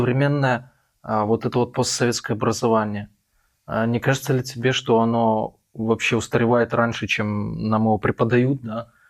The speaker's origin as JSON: {"language": "Russian", "country": "Belarus", "said": "То есть вот, например, я из Беларуси буду искать гостиницу там возле Кремля, да, мне покажут одну цену."}